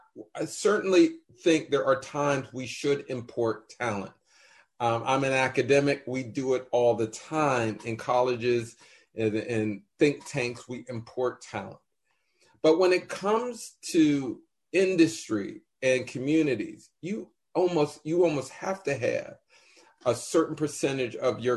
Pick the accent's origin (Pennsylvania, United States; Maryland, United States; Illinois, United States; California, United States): Pennsylvania, United States; Pittsburgh; I was asked a question about my hometown, Pittsburgh, and a community that I went to school in and lived nearby in East Liberty.